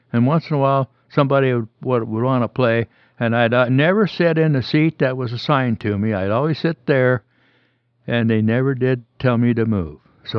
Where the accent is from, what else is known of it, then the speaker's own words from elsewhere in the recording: Portland, Oregon, United States; I was born and raised in Portland, and I hit my 17th, 18th birthday in Gold Beach, Oregon.